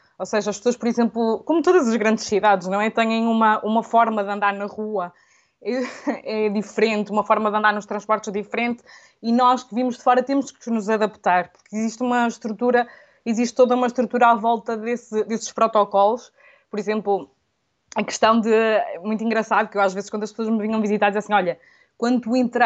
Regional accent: Porto, Norte, Portugal; now in Madrid, Spain; É assim, eu sou do Porto, não é?

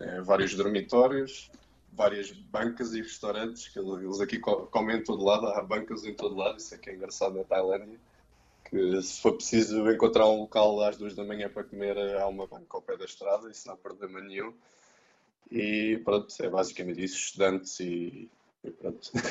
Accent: Portugal; E na Indonésia, quando nós dizemos que somos portugueses, eles ficam todos contentes.

